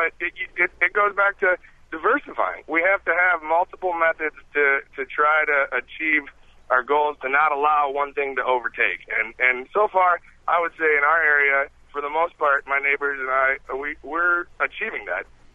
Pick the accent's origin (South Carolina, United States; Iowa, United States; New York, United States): Iowa, United States; Yes, I'm a farmer from Northwest Iowa. I've joined the farm with my family. I'm third generation